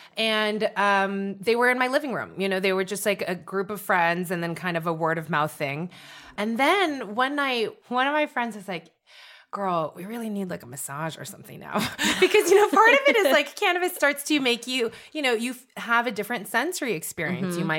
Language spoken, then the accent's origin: English; San Francisco Bay Area, California, United States; I'm from the San Francisco Bay Area, so it's nice to be like in Oakland